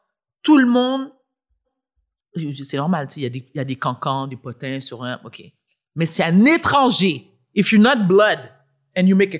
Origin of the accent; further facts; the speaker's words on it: Quebec, Canada; born there; Moi, je suis née au Québec. Je vais en Haïti 4 fois par année.